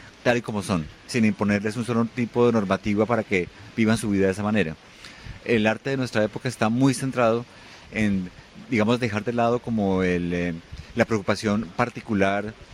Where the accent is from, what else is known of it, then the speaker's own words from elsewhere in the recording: Colombia; como algunos del equipo curatorial, como colombianos, otro tipo de imaginarios culturales diferentes sobre Medellín